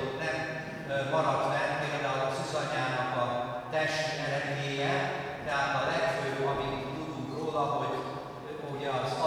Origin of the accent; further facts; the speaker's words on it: Hungary; és hát magyarként különösen is fontos számunkra ez a nap